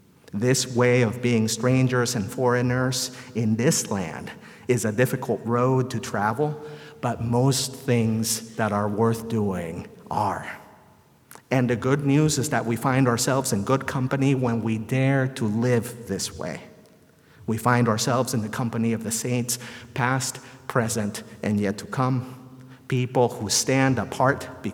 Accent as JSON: {"language": "English", "country": "El Salvador", "tie": "born or raised there", "moved": "yes", "said": "I recently got to visit the country of my birth. I got to wander around the neighborhood in which I grew up in El Salvador."}